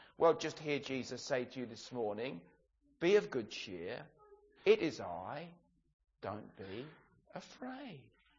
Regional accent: England, United Kingdom; You see, we're English, aren't we?

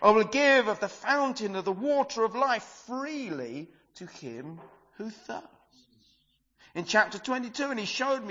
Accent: United Kingdom; After all, we are British.

